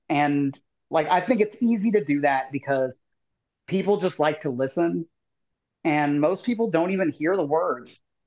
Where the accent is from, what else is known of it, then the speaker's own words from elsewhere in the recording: Indiana, United States; I grew up in the Midwest in Southern Indiana, and I come from like the cool college town or whatever, but I grew up outside of the college town, like in the woods.